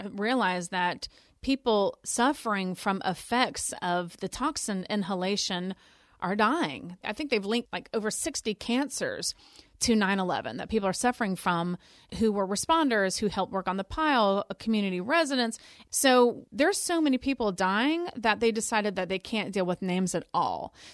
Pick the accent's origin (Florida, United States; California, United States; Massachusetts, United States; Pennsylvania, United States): Florida, United States; Tallahassee; now in New York, United States; And I love my hometown, and it's healing to be here even now. And I really appreciate the support I've gotten from a lot of Tallahasseans about my book.